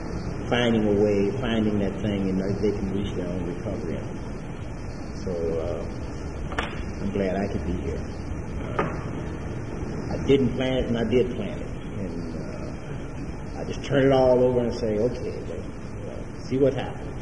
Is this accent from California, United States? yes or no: yes; Los Angeles, California, United States; I'm from Los Angeles.